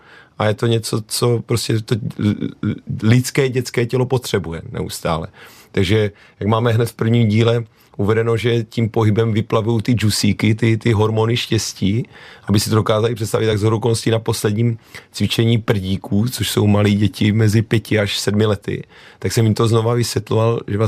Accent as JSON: {"language": "Czech", "town": "Karviná", "region": "Moravian-Silesian Region", "country": "Czechia", "said": "Já jsem z Karviné, kde ten slang je trošku jiný a tam se taky používá hejbní kostrou."}